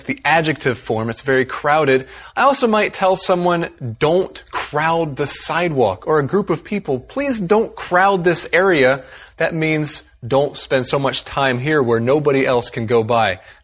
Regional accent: Taiwan; also born or lived in United States; Well, I was born in America, but grew up in Taiwan, so I guess you could call me ABGUT. American born, grew up in Taiwan.

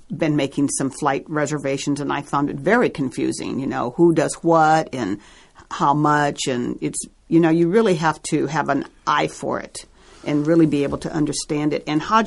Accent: Minneapolis, Minnesota, United States; well, I went to my hometown, which was Minneapolis.

